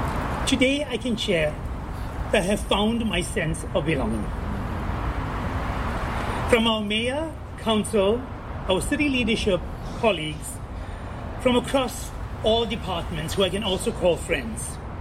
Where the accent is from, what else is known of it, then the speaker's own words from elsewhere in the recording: South Africa; Through my teens, growing up in South Africa, I was the obese kid, I was the kid of color, I was also the gay kid.